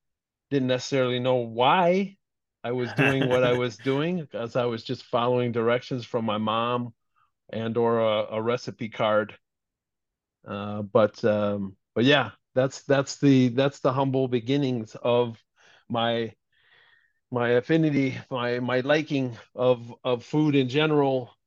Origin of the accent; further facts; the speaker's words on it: Milwaukee, Wisconsin, United States; In my hometown, I didn't mention that, but yeah, I'm born and raised in Milwaukee, okay. Wisconsin.